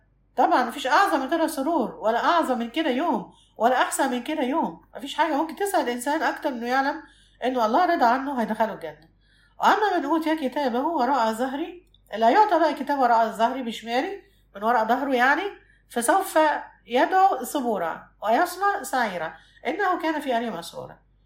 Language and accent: Arabic; Egypt; شوف عندنا في مصر في الصيف لما يجي الصيف والناس تروح الساحل الشمالي